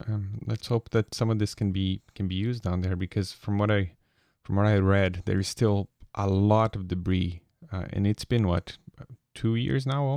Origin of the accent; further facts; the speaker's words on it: Brazil; I grew up in Brazil, as you know